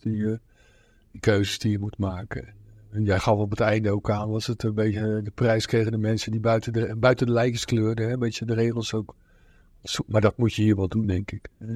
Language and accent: Dutch; Randstad, Netherlands; Nee, ik kom natuurlijk uit de Randstad. Ik woon dan wel het Groene Hart, dus dat is dan wel redelijk open.